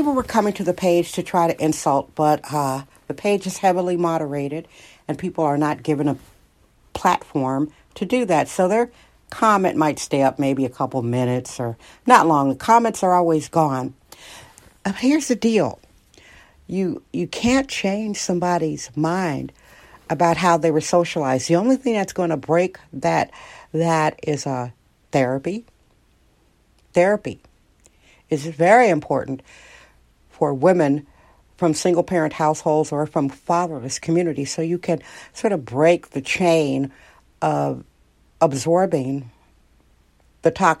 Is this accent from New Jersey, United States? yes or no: no; Wisconsin, United States; And where I'm from, and how I was taught, I'm from Wisconsin, and I'm middle-aged.